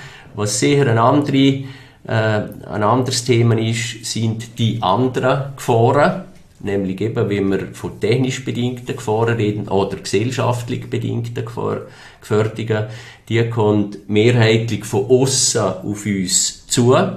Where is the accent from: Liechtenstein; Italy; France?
Liechtenstein; es sind wir als Liechtensteiner in der Hand.